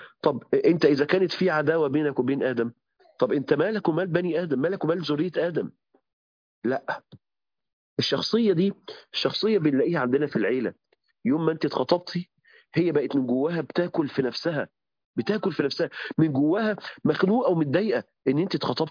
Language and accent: Arabic; Mansoura, Dakahlia, Egypt; عندنا في المنصورة